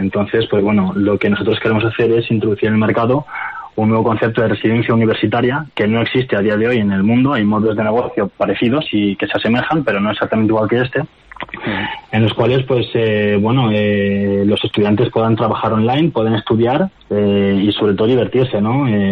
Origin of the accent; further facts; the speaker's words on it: Madrid, Community of Madrid, Spain; tengo 24 años, soy de Madrid